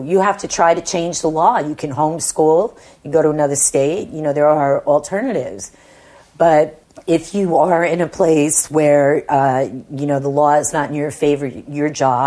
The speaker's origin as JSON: {"language": "English", "region": "New York", "country": "United States", "said": "And, you know, I'm from New York. You know, we're kind of tough guys."}